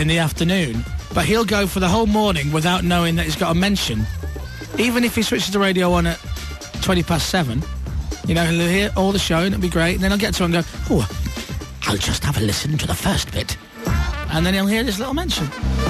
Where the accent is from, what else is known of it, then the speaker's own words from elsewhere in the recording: Kidderminster, West Midlands, United Kingdom; oh, I support Kidderminster because I'm from Kidderminster